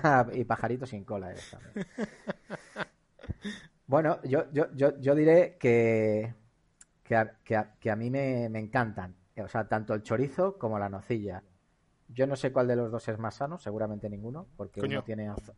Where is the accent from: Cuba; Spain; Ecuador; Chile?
Spain; Castile and León; Porque en mi pueblo, es un pueblecito de Castilla y León también, no es de León, no tengo esa suerte.